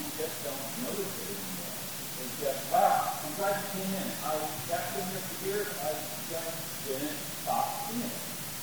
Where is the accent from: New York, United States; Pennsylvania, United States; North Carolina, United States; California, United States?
Pennsylvania, United States; Pittsburgh; I don't know if they're the top three players for the Pittsburgh team, so I'm from Pittsburgh.